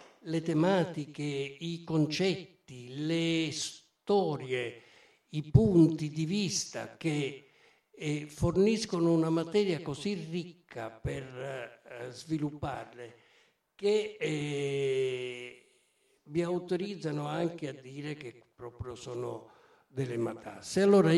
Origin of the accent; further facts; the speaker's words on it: Naples, Campania, Italy; io napoletane ma con origini ancora più meridionali. Ho avuto entrambi i genitori calabresi.